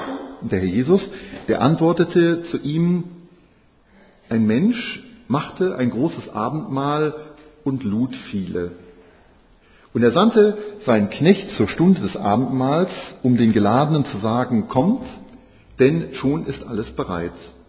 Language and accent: German; Croatia; Dobrojutro, sagt man da, wo ich herkomme. Das ist kroatisch und heißt guten Morgen.